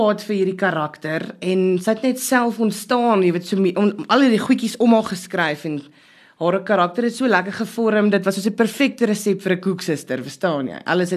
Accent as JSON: {"language": "Afrikaans", "town": "Benoni", "region": "Gauteng", "country": "South Africa", "tie": "born or raised there", "said": "Ek het in Benoni groot geword."}